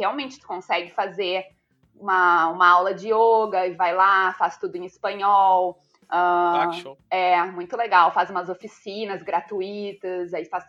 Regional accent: Pelotas, Rio Grande do Sul, Brazil; also born or lived in Porto Alegre; Nasci em Porto Alegre, mas fui criada no interior. Morei em Pelotas durante 15 anos. Depois morei em Rio Grande, 3 anos. E aí, quando eu comecei a universidade, eu voltei para Porto Alegre e nunca mais saí.

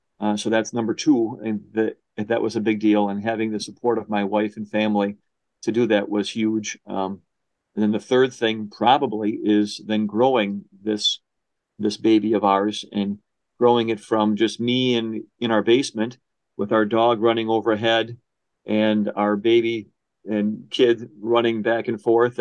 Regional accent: Milwaukee, Wisconsin, United States; I was born and raised in Milwaukee

